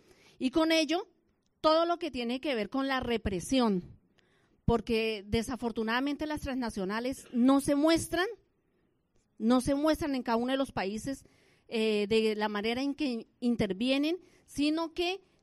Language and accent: Spanish; Colombia; Y nosotros como colombianos, pues esa no es la excepción.